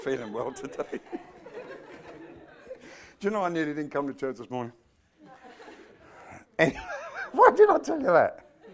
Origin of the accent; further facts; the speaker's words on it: United Kingdom; And I'm British. I'm not an extroverted American.